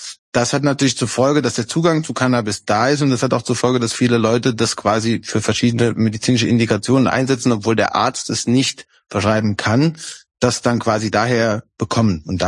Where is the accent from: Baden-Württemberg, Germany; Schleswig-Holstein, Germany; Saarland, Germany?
Saarland, Germany; Saarbrücken; also ich komme aus Saarbrücken und bin sehr gerne dort und habe auch immer gerne dort gelebt